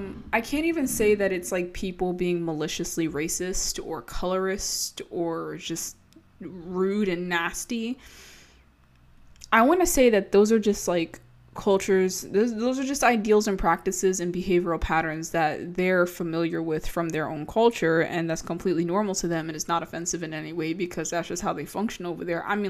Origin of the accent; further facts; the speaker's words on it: Maryland, United States; I'm from Maryland, y'all. I don't know how to say words.